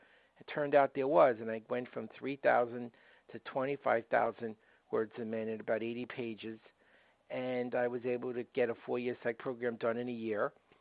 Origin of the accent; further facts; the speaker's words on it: Brooklyn, New York, United States; accent: Brooklyn; I grew up in Brooklyn. You may have noticed I have a bit of a Brooklyn accent. And the area I grew up in was where the movie Goodfellas was filmed. Not the nicest neighborhood. It was in the projects.